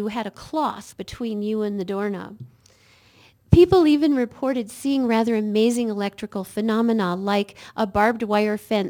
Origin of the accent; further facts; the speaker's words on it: California, United States; You know, I grew up in California and hearing about Okies and maybe Arkies